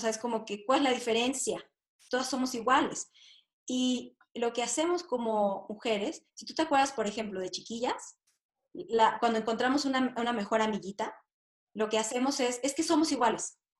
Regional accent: Oaxaca, Mexico; Yo crecí en el Istmo de Tehuantepec, donde hay como un matriarcado, ¿no?

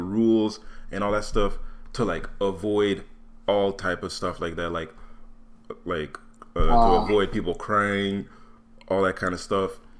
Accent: Canada; I'm from Canada. I don't know if you noticed from my accent, like, I'm not American.

